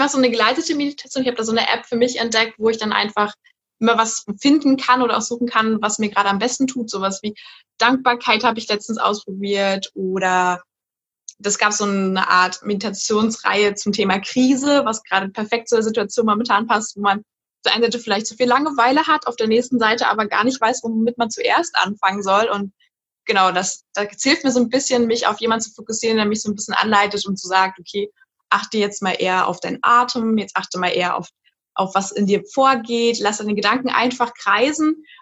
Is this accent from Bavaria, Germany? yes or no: no; Berlin, Germany; dass ich komme ja wie gesagt aus Berlin und ich liebe es eigentlich jetzt rauszugehen und die Stadt zu erkunden.